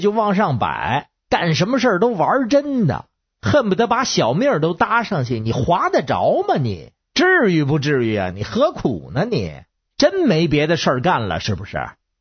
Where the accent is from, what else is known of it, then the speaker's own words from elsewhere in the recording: Beijing, China; 我是北京的